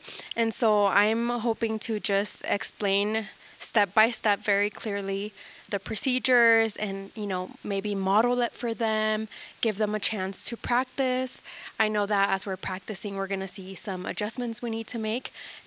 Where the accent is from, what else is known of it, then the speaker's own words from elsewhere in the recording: Houston, Texas, United States; So I grew up in the Houston area in Texas